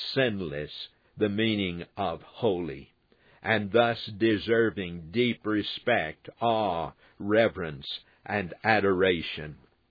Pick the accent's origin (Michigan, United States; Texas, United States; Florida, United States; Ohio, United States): Texas, United States; As a boy, I grew up in West Texas, and there we have many red ant beds where red ants live.